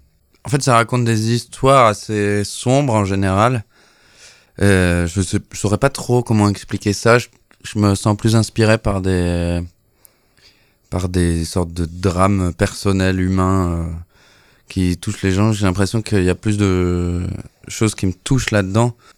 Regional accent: Lille, Hauts-de-France, France; En fait, on vient tous les deux de Lille à la base.

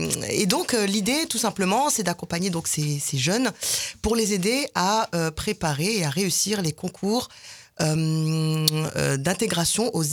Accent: Amiens, Hauts-de-France, France; Alors moi, je suis originaire d'Amiens, pour tout dire.

